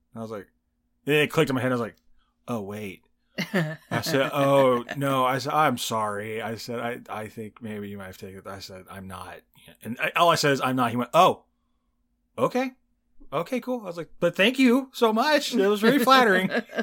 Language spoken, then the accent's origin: English; Texas, United States; also born or lived in Indiana; Texas. I am a Texan.